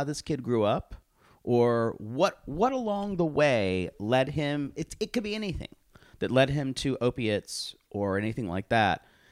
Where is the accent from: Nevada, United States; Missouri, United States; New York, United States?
Missouri, United States; I'm a therapist from Missouri.